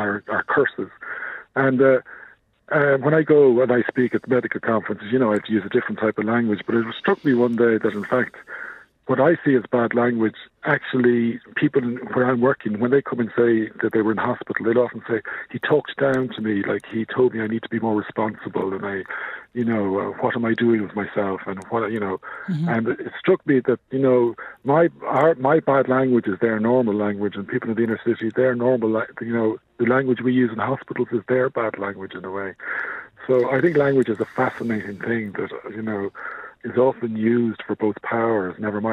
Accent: Stillorgan, Leinster, Ireland; I'm actually a Dub, so I'm from Stillorgan.

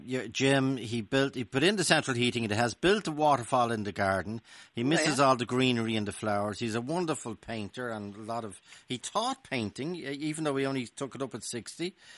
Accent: Dublin, Leinster, Ireland; when I was growing up in Ballyfermot, that would be the 60s and the 70s.

